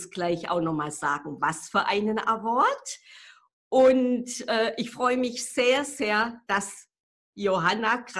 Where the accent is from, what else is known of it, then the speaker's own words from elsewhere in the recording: Baden-Württemberg, Germany; Heute sind wir im schönen Schwabenländle in meiner Heimat in der Nähe von Ulm.